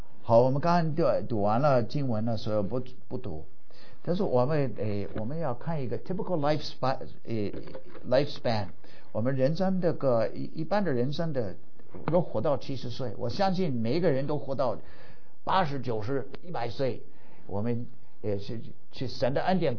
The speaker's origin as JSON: {"language": "Chinese", "region": "North Dakota", "country": "United States", "tie": "born or raised there", "said": "我本来是我们家乡的北大科特州的大学里头的学生，有一次回到家乡了，打工"}